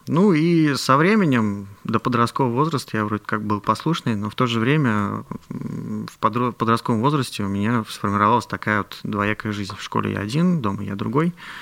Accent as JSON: {"language": "Russian", "region": "Tatarstan", "country": "Russia", "said": "Ну, во-первых, Татарстан все-таки в европейской части."}